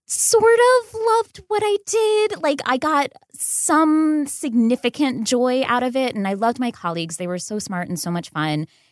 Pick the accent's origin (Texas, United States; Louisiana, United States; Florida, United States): Florida, United States; Orlando; I grew up in Florida, so like I had missed that.